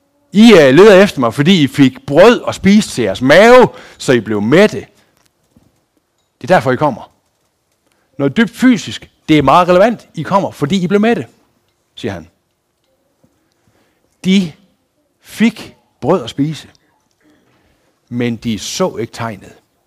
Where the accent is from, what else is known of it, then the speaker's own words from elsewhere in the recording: Herning, Central Denmark Region, Denmark; fordi vi kommer fra Herning, vi bygger bare det, vi ikke har